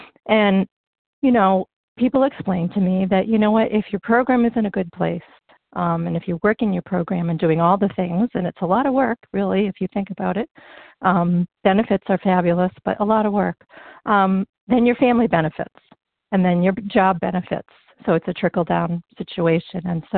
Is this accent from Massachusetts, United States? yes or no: yes; Massachusetts, United States; from the Berkshires in Western Massachusetts.